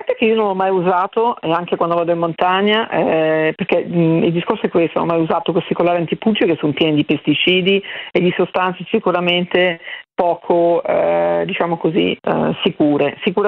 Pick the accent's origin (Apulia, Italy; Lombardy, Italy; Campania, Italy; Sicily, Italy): Lombardy, Italy; Milan; mi spiace doverlo dire, da milanese, guardate nella puntata com'è il canile di Milano